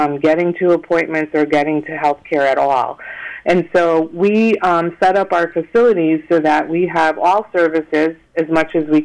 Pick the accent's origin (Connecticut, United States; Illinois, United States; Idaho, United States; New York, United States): Connecticut, United States; Waterbury; I grew up in Waterbury